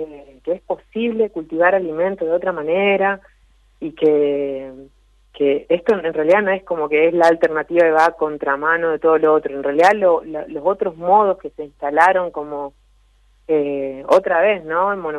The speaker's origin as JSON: {"language": "Spanish", "region": "Formosa", "country": "Argentina", "said": "Yo que vengo más de Formosa, que tiene su otros modos, Chaco, Rosario."}